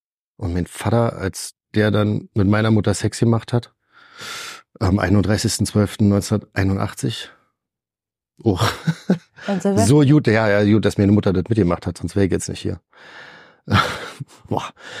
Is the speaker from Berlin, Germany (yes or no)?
yes; East Berlin, Berlin, Germany; Ist für mich so identitätsbildend zu sagen, ich komme aus Ost-Berlin. Halt auch wieder ein bisschen was Besonderes ist. Das hilft mir und meinem Ego. Da bin ich groß geworden.